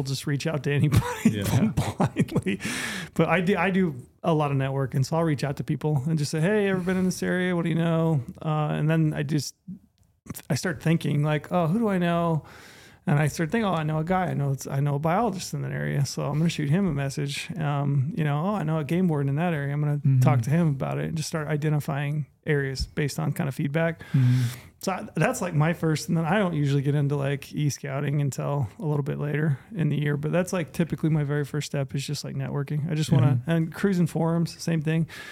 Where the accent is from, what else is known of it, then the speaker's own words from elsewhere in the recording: Utah, United States; It's probably because I'm from Utah.